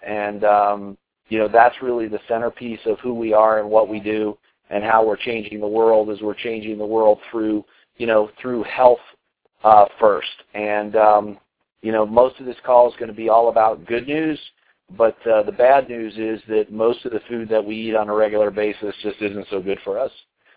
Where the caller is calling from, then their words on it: Colorado, United States; I'm calling in from Colorado tonight.